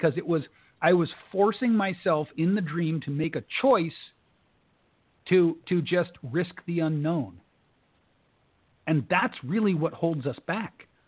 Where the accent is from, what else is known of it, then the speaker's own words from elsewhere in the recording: California, United States; I promise you that for someone born and raised in California, which is maybe the highest level of economic opportunity in the world, I know what it's like to have nothing.